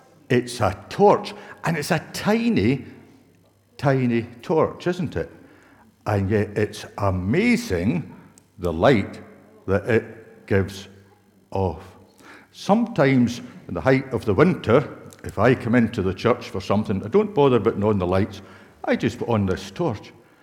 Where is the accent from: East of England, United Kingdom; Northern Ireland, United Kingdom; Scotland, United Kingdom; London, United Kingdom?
Scotland, United Kingdom; where I grew up in Kintyre